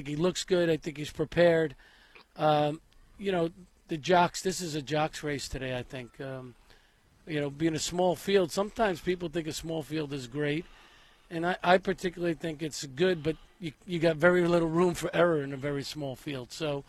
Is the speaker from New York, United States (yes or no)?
yes; Brooklyn, New York, United States; I mean, we come from Brooklyn.